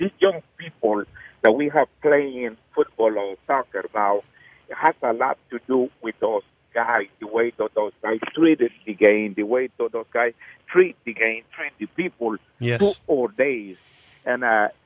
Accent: Honduras; now in United States; I am from Honduras over 30 years.

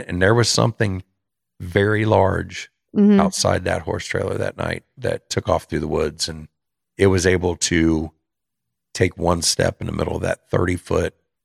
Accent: Ohio, United States; now in Indiana, United States; I live very close to the Ohio border. I live in Indiana, but very close to Ohio, and I grew up in Ohio.

